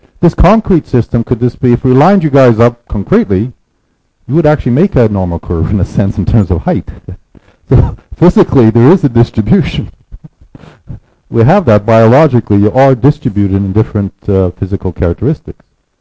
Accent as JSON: {"language": "English", "country": "Canada", "said": "I come from Canada, I've worked in Sweden and Norway, and I have Ukrainian background."}